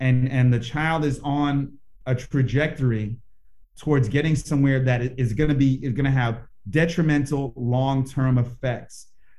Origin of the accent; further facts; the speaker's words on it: New York City, New York, United States; also born or lived in Los Angeles; Well, I grew up in New York City, and then I lived in Los Angeles for 14 years before coming out here.